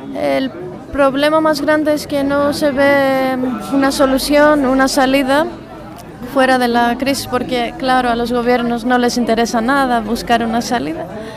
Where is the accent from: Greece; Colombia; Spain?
Greece; Athens, Attica; Spanish is a second language; soy de Atenas, Grecia.